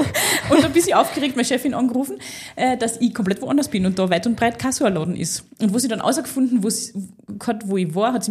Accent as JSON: {"language": "German", "region": "Carinthia", "country": "Austria", "said": "ich komme ja aus Kärnten und bei uns gibt's keine Straßenbahnen und auch keine Busse, so viele. Und ich habe in Kärnten ja meinen Führerschein gemacht und da Auto fahren gelernt."}